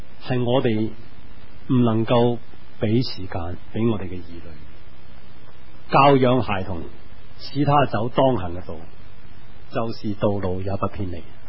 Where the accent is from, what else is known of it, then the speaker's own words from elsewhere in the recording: China; 我哋中國人嘅父母咧